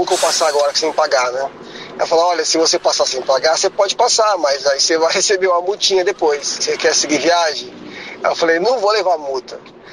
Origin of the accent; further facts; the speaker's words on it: Sorocaba, São Paulo, Brazil; sou de Sorocaba